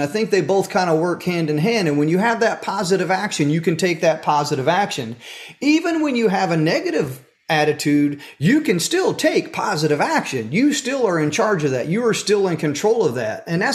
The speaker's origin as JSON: {"language": "English", "region": "the South", "country": "United States", "tie": "born or raised there", "said": "But, you know, I grew up in the South"}